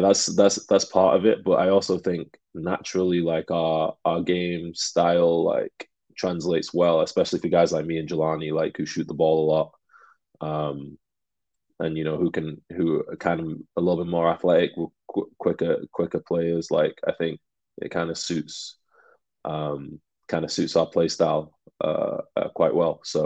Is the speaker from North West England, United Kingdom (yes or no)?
yes; Manchester, North West England, United Kingdom; when I was growing up in Manchester, I kind of learned what real hard work was like